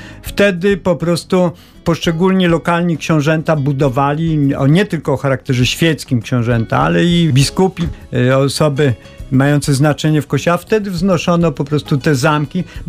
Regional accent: Kielce, Świętokrzyskie Voivodeship, Poland; Przez parę minut przynajmniej się poczułem jako Kielczanin, który jest księciem Vaduz.

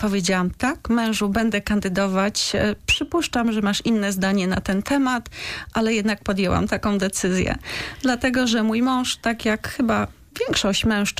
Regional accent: Zawichost, Świętokrzyskie Voivodeship, Poland; ja pochodzę z Zawichostu, ja znam tych ludzi

